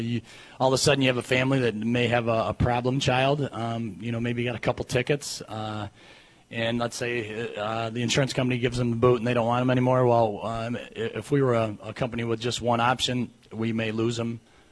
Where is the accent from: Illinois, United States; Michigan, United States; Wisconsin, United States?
Michigan, United States; Jackson; I work kind of from home. I'm originally from Jackson, so I'm in Jackson all day long, all the time.